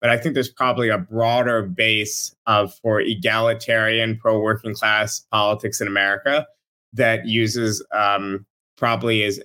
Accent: United States; not politics as we've known it growing up in the United States.

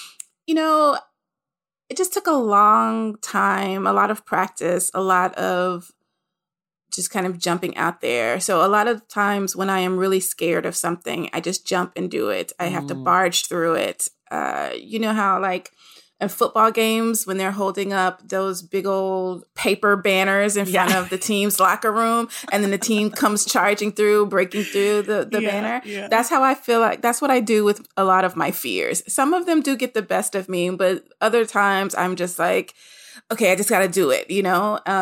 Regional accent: Nashville, Tennessee, United States; I'm from Nashville, Tennessee.

